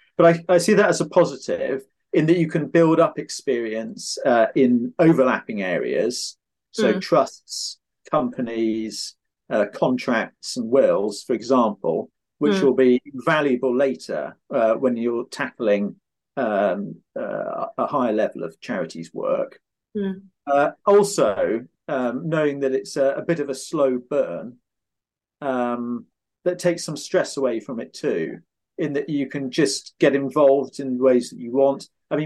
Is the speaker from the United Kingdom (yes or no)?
yes; Oxford, South East England, United Kingdom; So I started out, Oxford is my hometown, even though I practice in London. And I started out as a teenager volunteering for Oxfam.